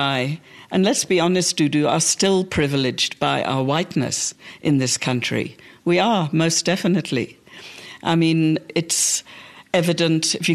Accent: Liverpool, North West England, United Kingdom; born there; I was born in Liverpool.

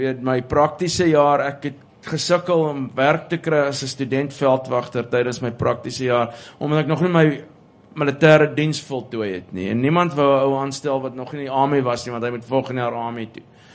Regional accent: Pretoria, Gauteng, South Africa; ek het toe ek groot geword het in Pretoria, was ek akiet bewus van die feit dat ek nie inpas nie, ek hoort nie daar nie

